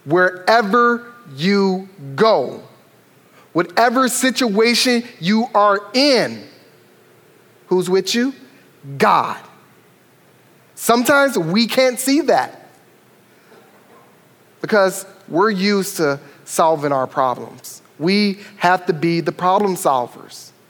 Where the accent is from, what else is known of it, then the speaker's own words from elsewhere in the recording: Detroit, Michigan, United States; So I grew up in Detroit.